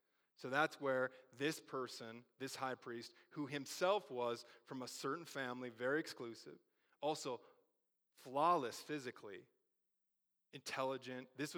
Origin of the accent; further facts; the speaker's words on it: Midwest, United States; I'm from the Midwest, some of you are from different places.